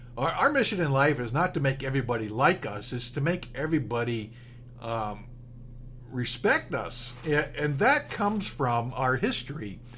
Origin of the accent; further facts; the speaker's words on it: United States; So, yes, since I am an American, I will have to speak a little bit to that.